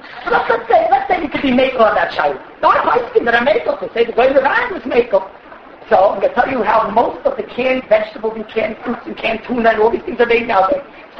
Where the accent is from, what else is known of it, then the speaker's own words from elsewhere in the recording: United States; I'm American